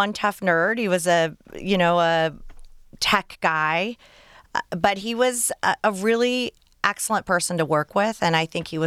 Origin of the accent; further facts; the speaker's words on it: Texas, United States; born there; also born or lived in Ohio / Maryland / Utah; I was born in Texas.